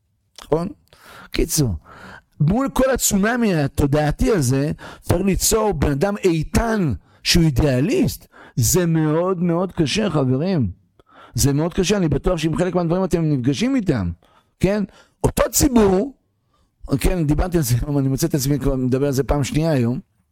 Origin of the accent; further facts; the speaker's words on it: Ra'anana, Central District, Israel; אני בא מרעננה